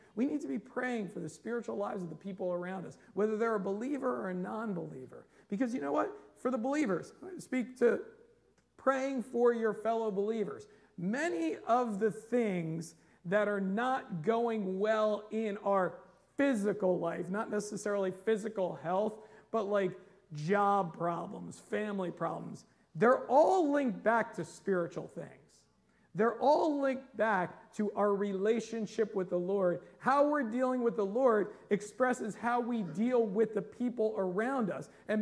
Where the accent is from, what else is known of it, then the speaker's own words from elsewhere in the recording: United States; I mean, we're American Christians, so a lot of our prayers are like